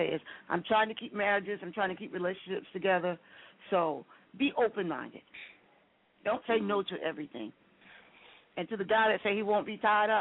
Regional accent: Savannah, Georgia, United States; And I'm from Savannah, Georgia, and I want to say hello.

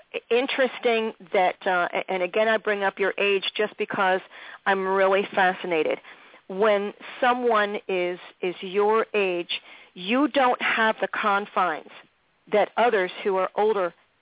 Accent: Philadelphia, Pennsylvania, United States; And then in Philly, my hometown, so you and I both know a lot about Philly.

